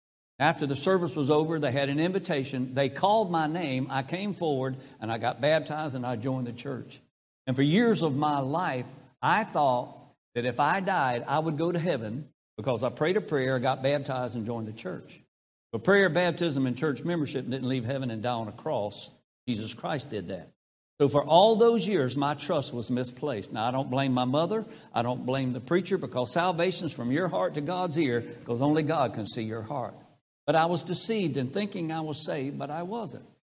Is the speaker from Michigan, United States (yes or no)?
no; Aberdeen, North Carolina, United States; So we always tell people we come from L.A., lower Aberdeen. So that's where we are. But one day there in that little town, I'm just a little boy, 13 years old